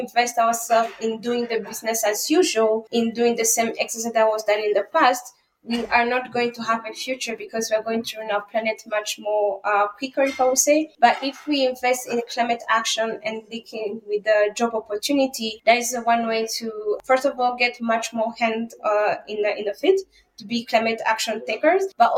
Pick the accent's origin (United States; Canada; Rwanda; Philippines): Rwanda; So I grew up in Rwanda. That's where I'm still based.